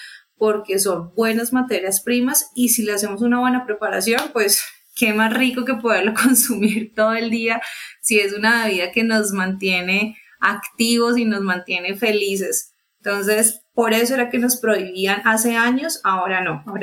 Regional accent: Colombia; súper orgullosos nos sentimos como colombianos

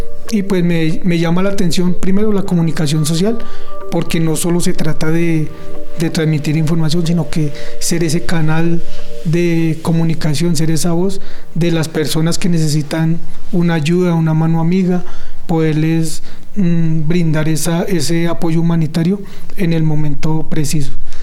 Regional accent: Bogotá, Bogotá D.C., Colombia; yo soy de la ciudad de Bogotá, tengo 42 años

